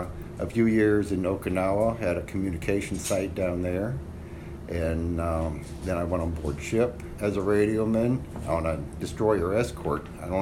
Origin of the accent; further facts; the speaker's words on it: Ohio, United States; This has been a journey since I graduated high school in 1972 in high school in Ohio.